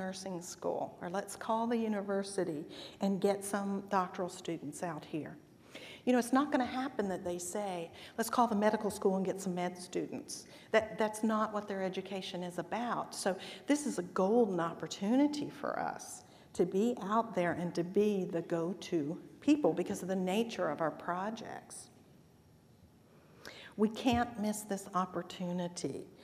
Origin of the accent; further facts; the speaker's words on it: North Carolina, United States; And growing up in North Carolina with the warm Atlantic, I literally mean dip your toes because I've never felt colder water in my life.